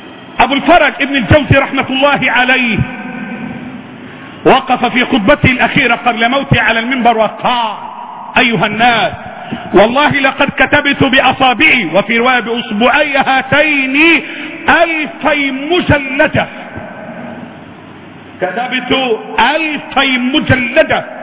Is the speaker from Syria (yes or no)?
no; Egypt; لأن الحمام عندنا كمصريين